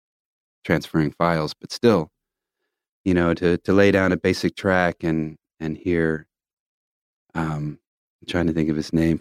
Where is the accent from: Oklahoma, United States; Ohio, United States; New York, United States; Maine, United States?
Oklahoma, United States; Tulsa; But growing up in Tulsa, I would hear about the Cane's